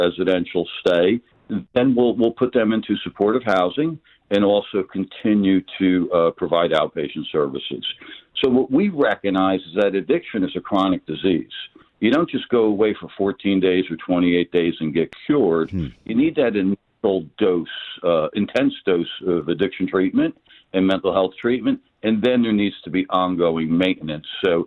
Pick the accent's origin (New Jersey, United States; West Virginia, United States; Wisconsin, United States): New Jersey, United States; Irvington; No, I grew up in Irvington, New Jersey, right up the street, right up the street from Newark.